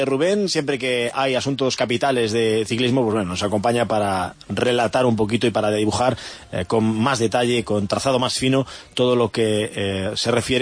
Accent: Galicia, Spain; born there; Mi pueblo, donde yo he nacido, está a 2 kilómetros del Mirador do Ézaro

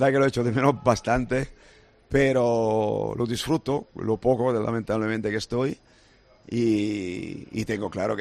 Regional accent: Brescia, Lombardy, Italy; Spanish is a second language; now in Marbella, Spain; yo soy de Brescia y soy de Marbella. Esos son mis sentimientos de pertenecer.

